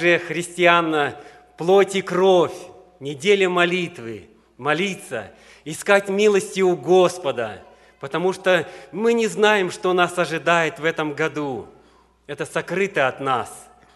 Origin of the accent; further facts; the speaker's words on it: Russia; здесь мы из России, кто бы он ни был, какой национальности